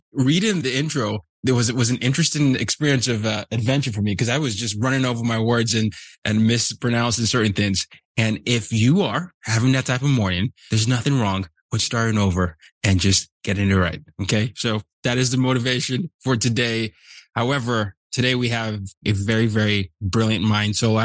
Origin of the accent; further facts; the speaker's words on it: Nigeria; I'm from Nigeria.